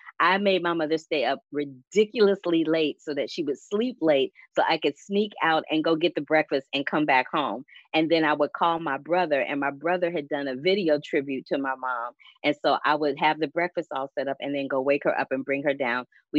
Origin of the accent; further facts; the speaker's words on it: St. Louis, Missouri, United States; I am from St. Louis, Missouri. Y'all know this. I talk about being from St. Louis all the time.